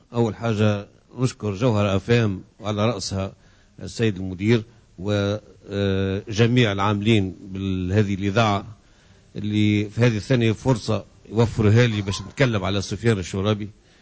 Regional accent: Tunisia; احنا كشعب تونسي

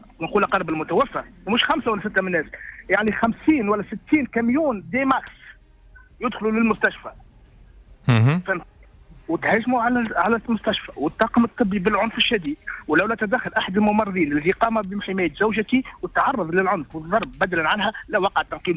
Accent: Sousse, Sousse Governorate, Tunisia; بربي تصحيح، أنا من سوسة

